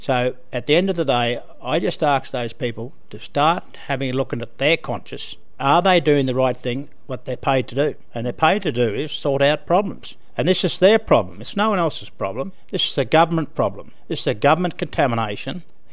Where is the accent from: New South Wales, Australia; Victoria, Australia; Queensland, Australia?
Queensland, Australia; I grew up in Western Queensland